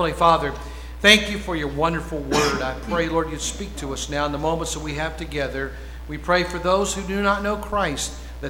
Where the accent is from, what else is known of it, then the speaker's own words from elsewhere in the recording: West Virginia, United States; Sorry, I'm from West Virginia. You know, what can I say? So, we speak West Virginian, you know. I know two languages, English and West Virginian.